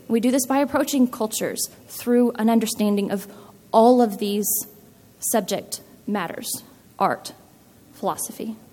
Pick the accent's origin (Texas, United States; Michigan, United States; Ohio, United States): Texas, United States; I grew up in Texas. You can drive 12 hours and still be in Texas.